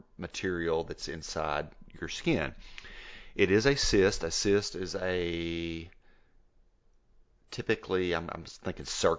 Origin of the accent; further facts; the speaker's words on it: Texas, United States; accent: West Texas; Anyway, you make fun of my West Texas accent.